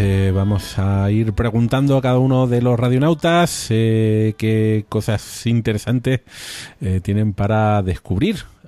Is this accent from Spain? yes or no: yes; Spain; nosotros que somos españoles, representan fuera de España